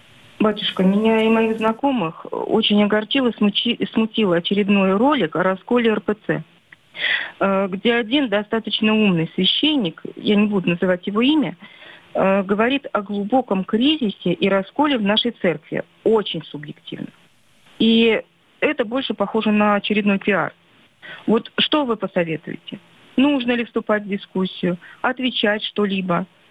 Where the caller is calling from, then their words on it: Moscow Oblast, Russia; я из Подмосковья.